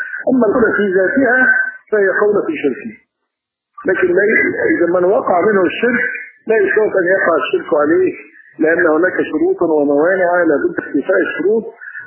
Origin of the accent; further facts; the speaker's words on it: Egypt; احنا عندنا في مصر 18 مليون صوفي